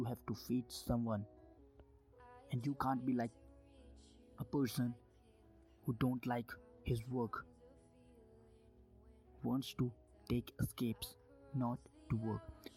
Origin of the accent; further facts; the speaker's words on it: India; English is a second language; As everybody you know, I'm from India, so the Indians will know this thing